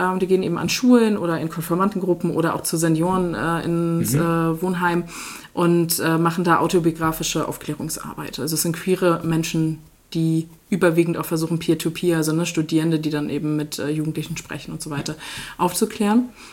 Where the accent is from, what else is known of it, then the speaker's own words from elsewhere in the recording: Henstedt-Ulzburg, Schleswig-Holstein, Germany; moved away as an adult; also born or lived in Kiel; ich komme halt aus Schleswig-Holstein, aus dem wunderschönen Hennstedt-Ulzburg, was niemand kennt, außer dass sie bei den Frauen recht gut im Fußball sind und da auch DFB-Pokal immer aktiv dabei. Und ich bin dann eben fürs Studium nach Kiel.